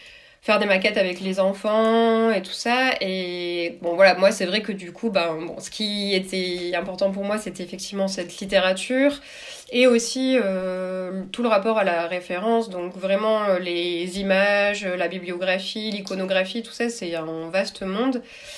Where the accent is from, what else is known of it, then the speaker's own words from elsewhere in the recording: Albi, Occitanie, France; also born or lived in Paris; Moi, j'ai travaillé pas mal d'années à Paris, mais sinon, je viens pas du tout de Paris. Je viens d'Albi à côté de Toulouse.